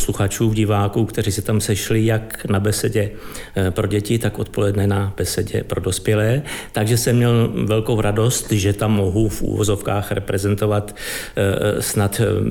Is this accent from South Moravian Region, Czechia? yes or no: no; Nymburk, Central Bohemian Region, Czechia; já pocházím z Nymburka, z malého města blízko Prahy, které má zase družbu s polským městečkem jménem Žarov.